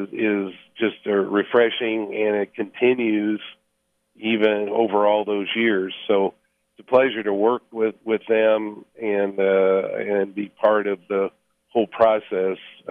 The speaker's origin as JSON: {"language": "English", "region": "Indiana", "country": "United States", "said": "plus I'm from Indiana originally"}